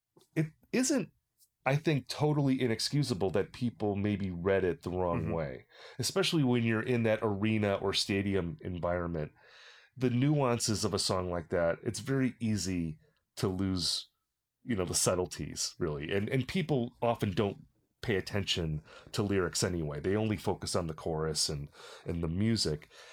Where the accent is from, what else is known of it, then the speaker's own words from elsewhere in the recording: Wisconsin, United States; And growing up in Wisconsin, you're very aware of that feeling, you know, at that time.